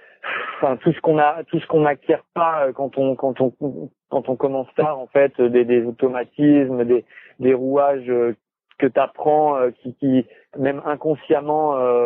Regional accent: Cannes, Provence-Alpes-Côte d'Azur, France; De Cannes.

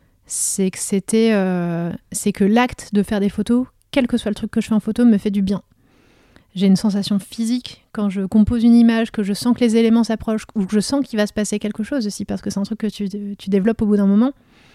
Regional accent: Grand Est, France; Donc je suis fille de médecin de toute petite ville des Vosges. Mais j'ai quand même ce contexte-là où j'ai grandi en étant dans un pays qui est quand même assez sinistré socialement.

